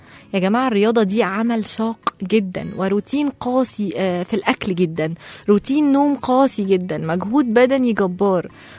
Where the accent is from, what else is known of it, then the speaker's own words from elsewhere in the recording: Egypt; عندنا في مصر أكرم حسني قبل ما يكون مذيع راديو